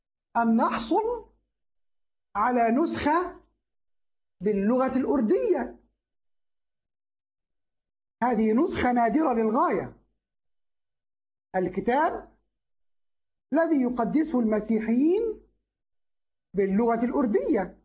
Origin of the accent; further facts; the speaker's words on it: Egypt; عبارة بتفكرنا أيام وجود الأتراك عندنا في مصر